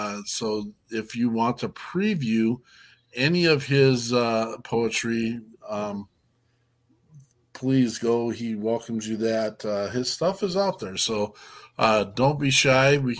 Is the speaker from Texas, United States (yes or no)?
no; Wyoming, United States; I'm a hillbilly from Wyoming, so I apologize.